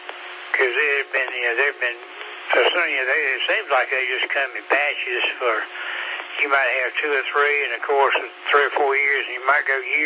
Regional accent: Hartwell, United States; House where I was raised was in Hartwell

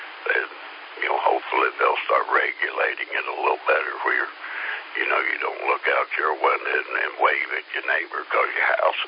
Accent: Columbia, South Carolina, United States; And when I was growing up around Columbia, the urban sprawl, you know, totally unregulated

